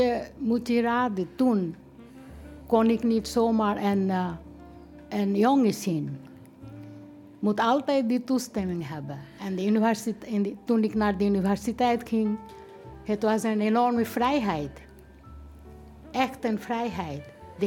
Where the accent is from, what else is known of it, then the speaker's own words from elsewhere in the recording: West Bengal, India; Dutch is a second language; now in Netherlands; ik kom oorspronkelijk uit India. Oostelijke stad, oostelijke provincie Bengaal. En de hoofdstad is Kolkata.